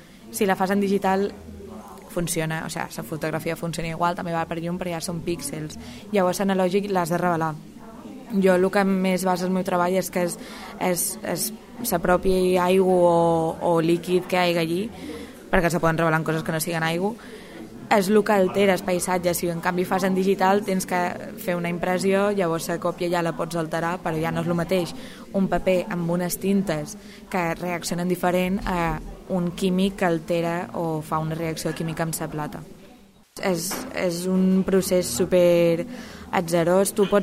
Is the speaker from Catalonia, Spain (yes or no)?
no; Ibiza, Balearic Islands, Spain; born there; now in Valencia, Spain; sóc estudiant de fotografia. Duc a València pues, 4 anys, crec, bueno, quasi 5, i bueno, vaig néixer a Eivissa